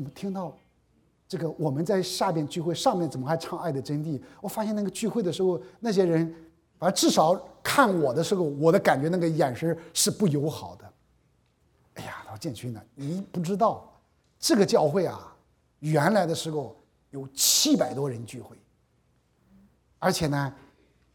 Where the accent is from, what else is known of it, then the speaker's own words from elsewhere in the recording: North China, China; 那再加上我们是北方人，你知道北方人基本上吃的是白白胖胖的